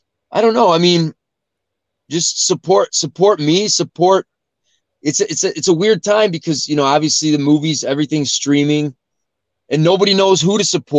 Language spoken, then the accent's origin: English; Chicago, Illinois, United States; You know, you're from New York. I'm from Chicago.